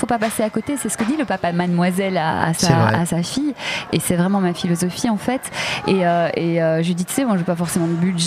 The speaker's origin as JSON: {"language": "French", "country": "Belgium", "said": "on vient tous les deux de Belgique"}